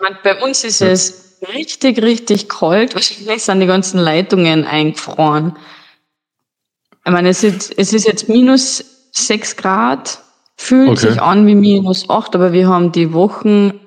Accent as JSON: {"language": "German", "country": "United States", "second_language": "German", "said": "Also als Amerikaner, nein, glaube ich nicht, dass das jetzt in die amerikanischen Nachrichten ist."}